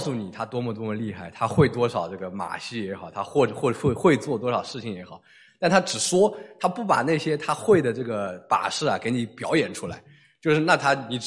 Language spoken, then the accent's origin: Chinese; China; 我们中国人喜欢讲一个话